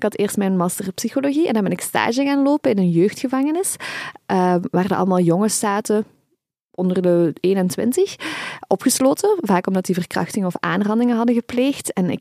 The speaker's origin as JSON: {"language": "Dutch", "country": "Belgium", "said": "Voor mij als Belg, waar die tweedeling niet is, vind ik die tweedeling ook heel bizar."}